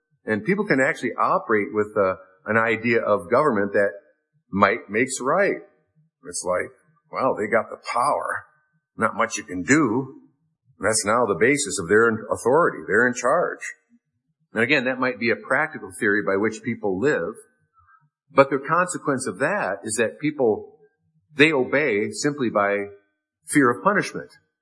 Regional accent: United States; Growing up in the States, you know, all the kids had to memorize Lincoln's Gettysburg Address at some point.

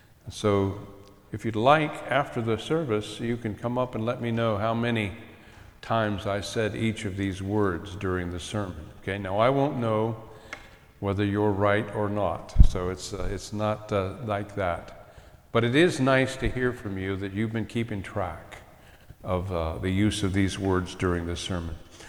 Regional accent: Miamisburg, Ohio, United States; also born or lived in Kettering; When I was growing up in Miamisburg, Ohio, actually even earlier than that, in Kettering, Ohio, when I was a child, we attended an American Baptist church.

